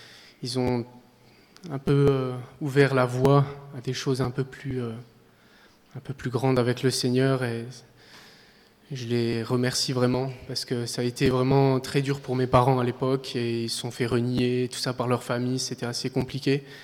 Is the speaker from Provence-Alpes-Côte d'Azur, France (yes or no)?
yes; Nice, Provence-Alpes-Côte d'Azur, France; moi j'ai grandi à Nice, mais je viens d'une famille alsacienne, donc … c'est pas tellement niçois comme nom.